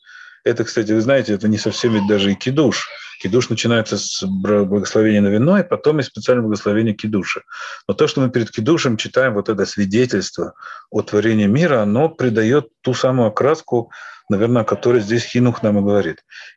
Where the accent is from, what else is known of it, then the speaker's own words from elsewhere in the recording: Russia; moved away; я приехал из России